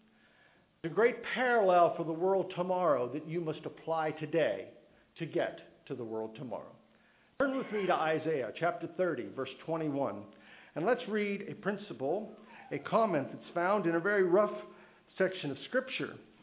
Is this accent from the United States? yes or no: yes; West Virginia, United States; In the Ohio River Valley, where I grew up in West Virginia, we began, as I said, reading this literature.